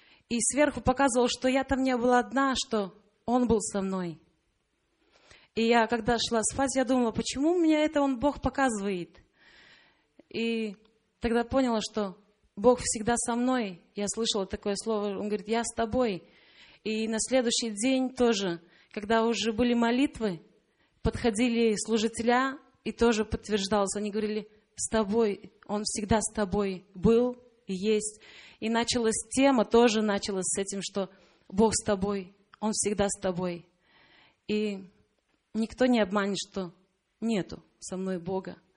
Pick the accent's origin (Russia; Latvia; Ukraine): Latvia; из Латвии.